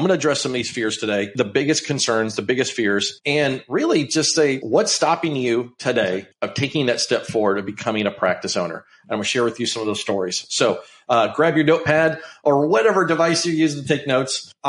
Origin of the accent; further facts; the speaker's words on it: Illinois, United States; And growing up in Illinois myself, funny enough, I was a pretty big Bulls fan, but I was an MJ fan.